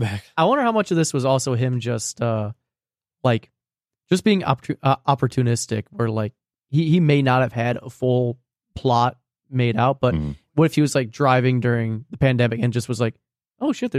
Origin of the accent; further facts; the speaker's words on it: New Jersey, United States; accent: Jersey; I brought up my Jersey accent.